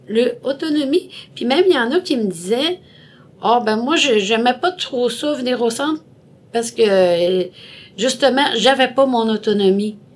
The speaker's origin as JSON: {"language": "French", "town": "Montreal", "region": "Quebec", "country": "Canada", "tie": "born there", "said": "Moi, je suis née à Montréal."}